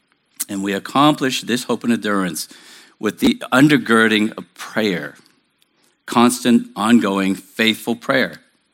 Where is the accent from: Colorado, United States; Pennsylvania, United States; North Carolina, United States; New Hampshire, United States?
New Hampshire, United States; I grew up in New Hampshire in a public housing project.